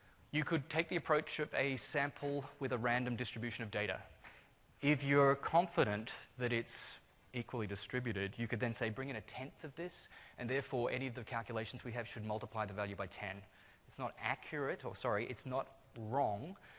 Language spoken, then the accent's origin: English; Victoria, Australia; My home state's Victoria